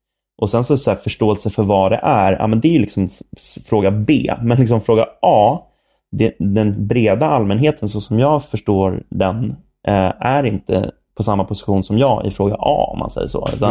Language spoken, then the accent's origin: Swedish; Sollentuna, Stockholm County, Sweden; now in Stockholm, Sweden; jag är uppväxt i Norrort, jag också. Jag är uppväxt i Sollentuna, vilket är ganska mycket AIK-fäste.